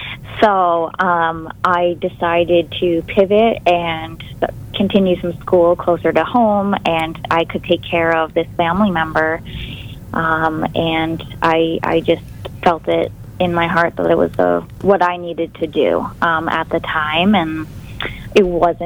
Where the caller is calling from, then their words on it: Maine, United States; And yes, I'm calling in from Maine. I woke up to 3 inches of fresh snow this morning.